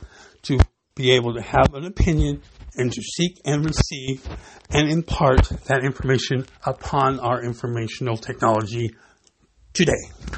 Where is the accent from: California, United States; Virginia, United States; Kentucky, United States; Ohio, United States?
California, United States; San Bernardino; born there; I was born here in San Bernardino.